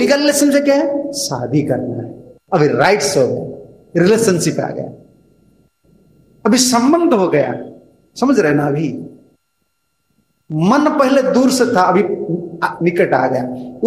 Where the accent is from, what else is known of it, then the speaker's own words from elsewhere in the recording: Odisha, India; मैं आपसे, मैं उड़ीसा आदमी हूं, मैं उड़िया आदमी हूं